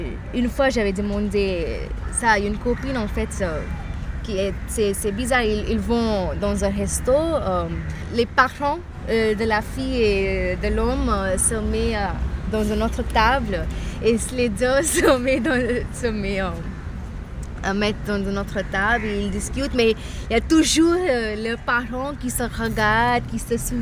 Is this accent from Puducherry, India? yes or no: no; Mumbai, Maharashtra, India; Bobby et moi, nous sommes de Bombay.